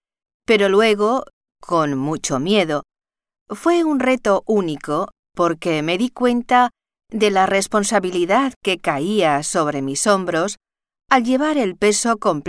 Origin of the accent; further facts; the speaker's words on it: Spain; moved away as an adult; also born or lived in United States; Me fui de España con 19 años, sola, a estudiar a Estados Unidos.